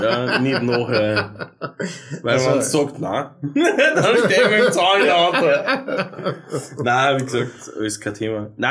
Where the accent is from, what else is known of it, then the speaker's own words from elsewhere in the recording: Austria; accent: Austrian; Ja, ich rede österreichisch, somit muss ich das.